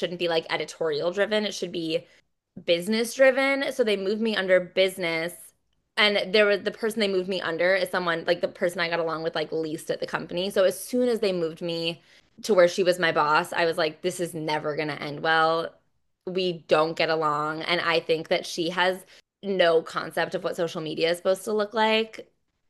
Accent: Midwest, United States; also born or lived in Los Angeles; I moved from LA, but I was from the Midwest still.

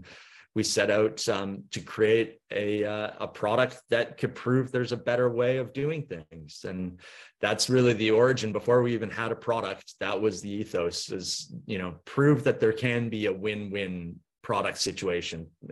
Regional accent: Vancouver, British Columbia, Canada; now in Norfolk Island, Australia; for me growing up in Vancouver, or for most people, you're so accustomed to going to the supermarket

